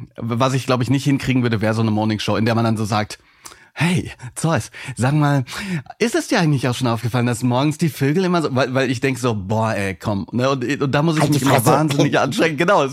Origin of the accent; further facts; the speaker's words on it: Hagen, North Rhine-Westphalia, Germany; Und ich bin in Hagen groß geworden.